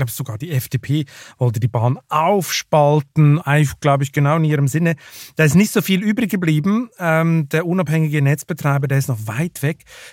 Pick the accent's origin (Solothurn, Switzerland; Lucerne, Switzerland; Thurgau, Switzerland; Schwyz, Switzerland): Lucerne, Switzerland; now in Germany; so aus meiner Heimatstadt Luzern nach Zürich fuhr